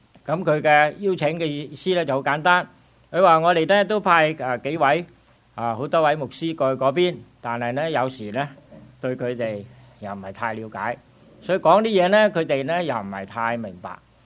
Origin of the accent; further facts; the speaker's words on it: Vietnam; also born or lived in Canada; now in Phoenix, United States; 我其实我系土生土长喺越南嘅，就直至到我喺1984年咧，我先至。一家移民去到加拿大那边，